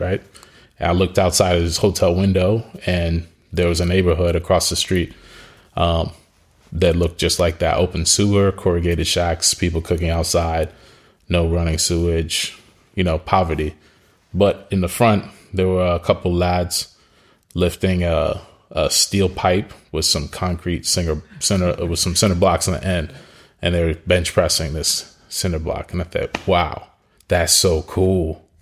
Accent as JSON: {"language": "English", "region": "Lagos", "country": "Nigeria", "tie": "born or raised there", "also_born_or_lived": "Virginia, United States", "said": "originally, I'm half Nigerian, half American. So my younger years were spent in Lagos."}